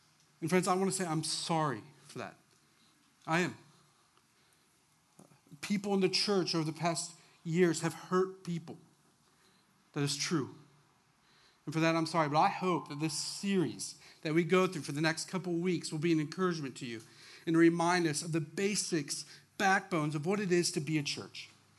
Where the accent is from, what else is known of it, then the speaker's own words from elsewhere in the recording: Toledo, Ohio, United States; So I grew up in Toledo, Ohio, where we're about 45 minutes outside of Canada. I grew up playing hockey. We have four seasons. We also have a lot of snow.